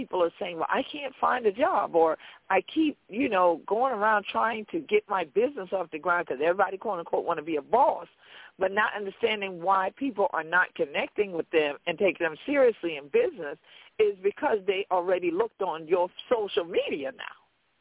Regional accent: South Carolina, United States; growing up in Charleston County, South Carolina, it wasn't no easy time of it growing up there.

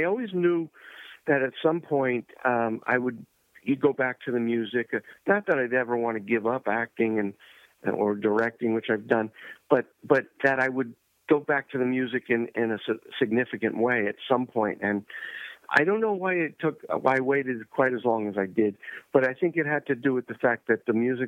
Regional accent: New York, United States; Yeah, well, I grew up in New York and I started out actually singing before I was acting

